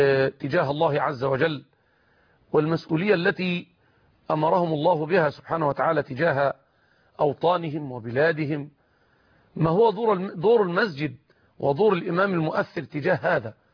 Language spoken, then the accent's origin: Arabic; Egypt; في بلادنا مصر